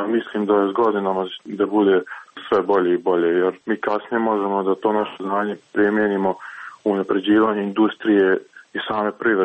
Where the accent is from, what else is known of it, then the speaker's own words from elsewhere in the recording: Novi Grad, Republika Srpska, Bosnia & Herzegovina; ja sam iz Novog Grada, jedan momak iz Brčkog, jedan iz Dervente i jedan iz Bratunca